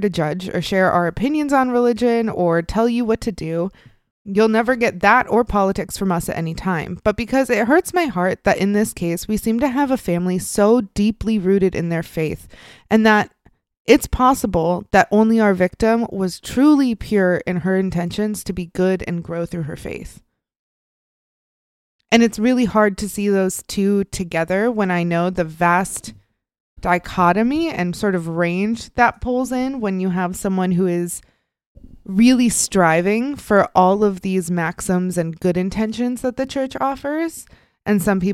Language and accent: English; Midwest, United States; I'm an implant. I grew up in the Midwest, deep in the Bible Belt, and spent the majority of my childhood in the church.